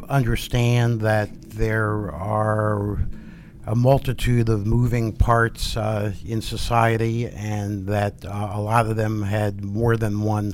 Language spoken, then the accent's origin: English; New Jersey, United States